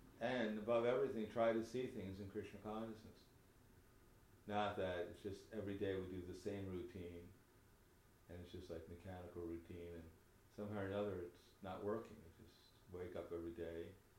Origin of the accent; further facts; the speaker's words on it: United States; I was born a different one. They're Indian. I'm American.